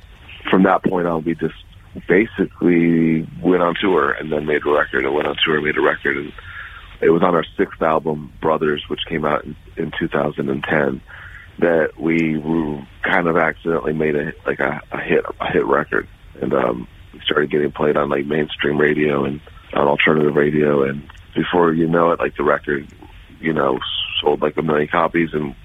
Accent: Akron, Ohio, United States; Growing up in Akron, we had a college radio station that was actually designed to teach broadcasting skills.

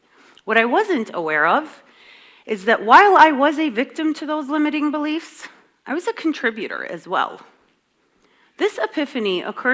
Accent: United States; See, I was born and raised here in America.

